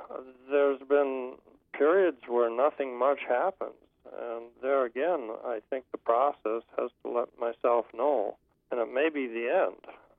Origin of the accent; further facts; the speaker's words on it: Marshall, Minnesota, United States; I grew up in southwestern part of Minnesota, Marshall, Minnesota.